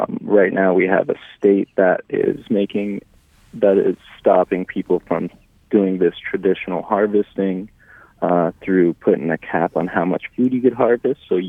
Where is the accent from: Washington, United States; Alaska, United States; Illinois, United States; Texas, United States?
Alaska, United States; Hooper Bay; I am originally from Hooper Bay, the Bohiyaw community